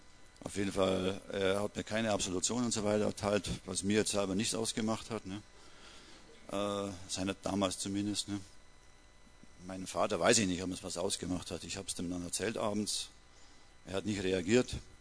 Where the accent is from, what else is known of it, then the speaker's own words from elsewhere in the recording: Kempten, Bavaria, Germany; Ich bin nicht hier aufgewachsen, wie man manchmal hören wird. Ich bin in Kempten geboren, im Allgäu, im Schönen. Bin dann in einem kleinen Dorf dort aufgewachsen, katholisch, mit dem katholischen Glauben